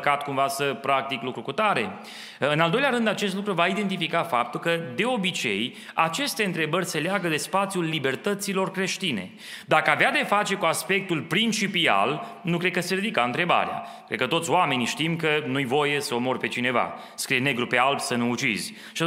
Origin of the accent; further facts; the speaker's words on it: Romania; în special noi care ne gândim ca români că știm toate lucrurile